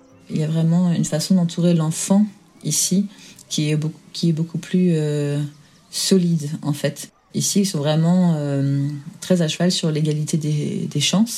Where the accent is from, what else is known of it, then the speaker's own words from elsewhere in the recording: France; now in England, United Kingdom; Je suis française. J'ai encore peut-être un mal à me justifier en disant « Oui, je suis française », comme vous l'entendez sûrement à cause de mon accent.